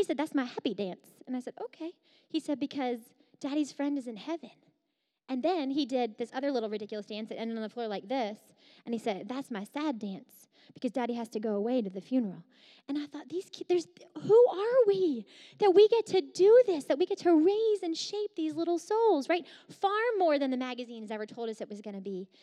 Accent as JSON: {"language": "English", "region": "New Jersey", "country": "United States", "tie": "born or raised there", "said": "I grew up on the Jersey Shore, and we grow tomatoes there."}